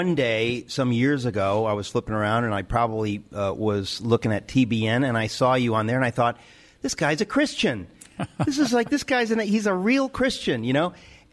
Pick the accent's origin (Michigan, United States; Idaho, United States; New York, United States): New York, United States; That's actually kind of funny, because I grew up in New York, right?